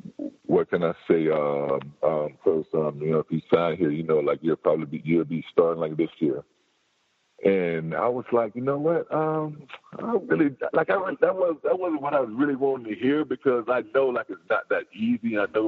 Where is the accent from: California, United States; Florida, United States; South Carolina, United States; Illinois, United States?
Florida, United States; And, you know, I grew up in Florida.